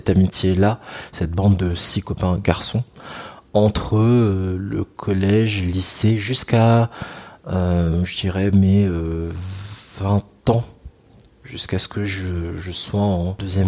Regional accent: Lille, Hauts-de-France, France; je les ai connus à Lille, là où je vis et là où j'ai grandi.

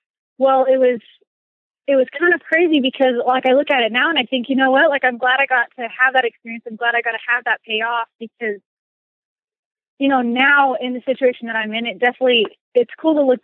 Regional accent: California, United States; born there; Okay, so I was born in California, and my dad, he was a Major League Baseball player

